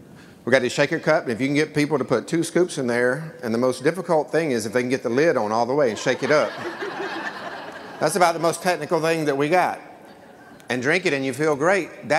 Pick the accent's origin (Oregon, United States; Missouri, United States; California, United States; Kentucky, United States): California, United States; Temecula; Hey everybody … from Temecula, California